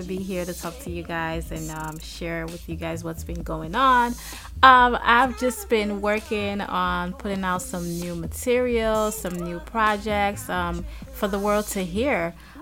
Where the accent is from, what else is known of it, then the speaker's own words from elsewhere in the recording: Nigeria; now in United States; well, I'm Nigerian. So I definitely have my favorite Nigerian dishes, and then I have my favorite American dishes.